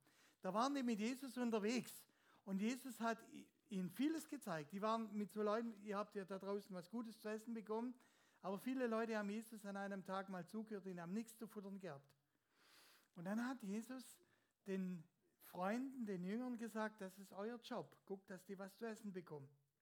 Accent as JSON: {"language": "German", "region": "Rhineland-Palatinate", "country": "Germany", "said": "ich komme aus dem Westerwald. Die reden besonders komisch, deswegen lebe ich auch gerne dort."}